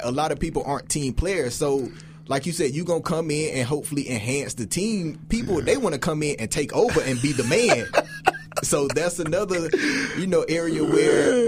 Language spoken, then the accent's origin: English; Greenville, South Carolina, United States; That's why I'm from Greenville, but I got my start in Spartanburg. So a lot of people think I'm from Spartanburg. No, I'm from here. Like, born and raised here.